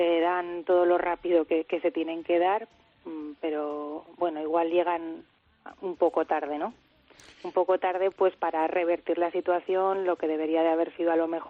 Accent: Argavieso, Aragon, Spain; also born or lived in Barcelona; yo nací en Huesca, ¿no? Pues el hospital está ahí, pero yo he vivido toda la vida en Argavieso, a excepción de los años que me fui a estudiar fuera. Estuve estudiando en Barcelona y, bueno, pues después decidí volver

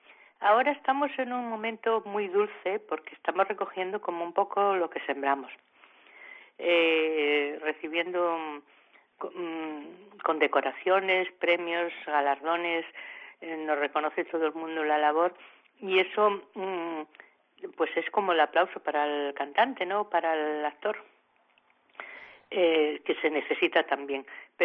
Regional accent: Salas, Asturias, Spain; yo lo cogí de mi pueblo, de las guisanderas que había en la parroquia de Mayesa en Salas

